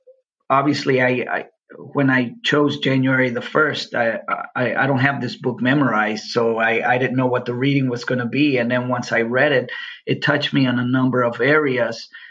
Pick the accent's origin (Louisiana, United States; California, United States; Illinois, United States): California, United States; Los Angeles; also born or lived in Tijuana, Mexico; But growing up, I grew up in Los Angeles in a predominantly white neighborhood in the Valley back in the 70s.